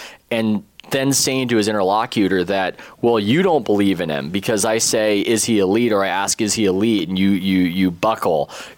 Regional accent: San Diego, California, United States; I watched the Chargers growing up. I grew up in San Diego

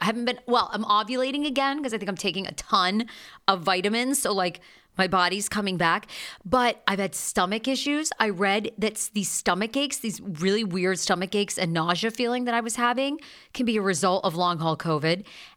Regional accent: Maine, United States; Because there's like a Mexico, Maine, all right? I grew up in Maine.

